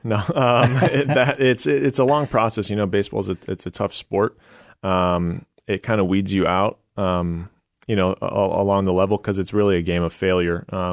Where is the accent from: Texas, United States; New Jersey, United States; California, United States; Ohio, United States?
California, United States; San Diego; moved away as an adult; now in Phoenix, United States; I grew up in North County, Rancho Bernardo area. Lived in the same house my entire life until I went away to college. And I'll always claim, you know, San Diego is my home. And right now, my wife and I live in Phoenix.